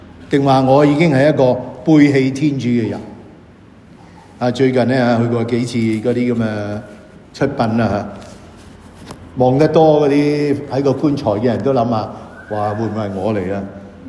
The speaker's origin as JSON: {"language": "Cantonese", "country": "China", "said": "我哋中國人講叫雜種，即係唔得純種啦。"}